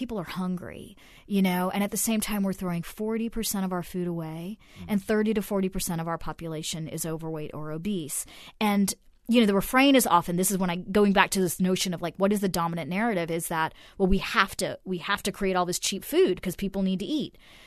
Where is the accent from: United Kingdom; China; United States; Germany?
Germany; born there; first language Hindi; English is a second language; I go back and forth to India my whole life. I was born in Germany, but the very first language I spoke was Hindi, actually, as a toddler.